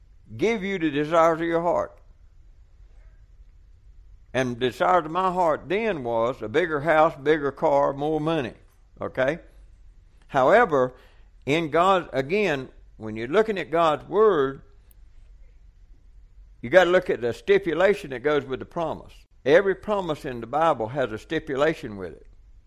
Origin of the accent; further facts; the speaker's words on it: Georgia, United States; I'm from South Georgia, and we didn't speak like that where I come from.